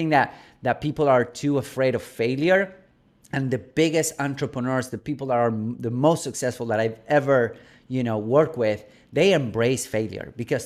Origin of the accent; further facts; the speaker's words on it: Buenos Aires, Argentina; English is a second language; But I grew up in Buenos Aires, in Argentina, in South America, and we are really, really south.